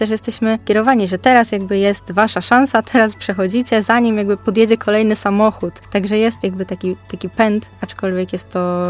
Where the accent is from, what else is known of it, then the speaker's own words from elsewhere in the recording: Opole, Opole Voivodeship, Poland; tu się wychowałam na kinie właśnie, na kinie Meduza.